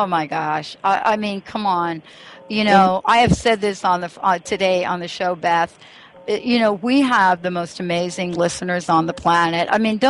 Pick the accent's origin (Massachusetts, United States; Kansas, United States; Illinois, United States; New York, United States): New York, United States